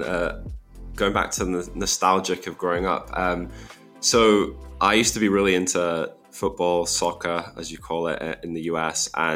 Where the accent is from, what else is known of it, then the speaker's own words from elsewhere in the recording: Berwick-upon-Tweed, North East England, United Kingdom; So I grew up in Northumberland, which is in England. It's the most northern county in England. And not only that, I grew up in the most northern town in England, which is called Berwick-upon-Tweed.